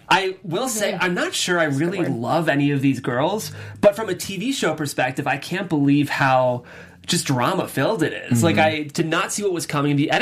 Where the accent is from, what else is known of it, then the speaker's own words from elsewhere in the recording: Cleveland, Ohio, United States; I'm from Cleveland.